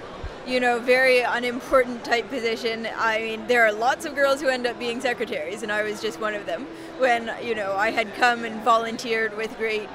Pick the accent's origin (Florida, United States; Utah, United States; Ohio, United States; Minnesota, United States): Ohio, United States; Columbus; moved away as an adult; now in Israel; When I came from Columbus, Ohio, and I joined the Israeli army.